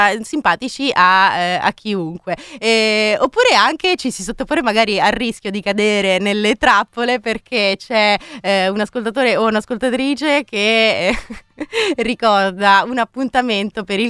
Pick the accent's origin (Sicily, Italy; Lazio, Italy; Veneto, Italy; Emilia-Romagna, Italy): Lazio, Italy; Rome; perché io sono romana